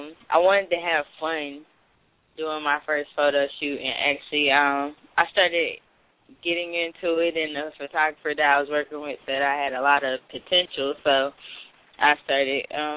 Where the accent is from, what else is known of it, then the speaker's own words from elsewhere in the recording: Fayetteville, North Carolina, United States; I've been here pretty much all my life, so you can say I'm from Fayetteville, North Carolina.